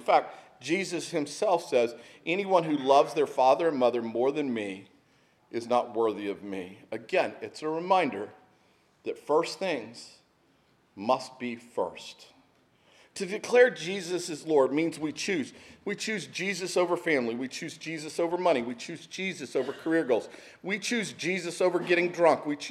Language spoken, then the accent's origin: English; Texas, United States; I mean, I grew up in Texas. Every teacher had a paddle in her desk and used it liberally.